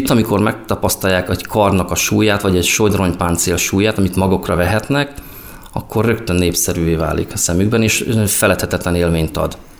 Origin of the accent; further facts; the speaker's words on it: Ajak, Szabolcs-Szatmár-Bereg, Hungary; Mivel Ajak városából származom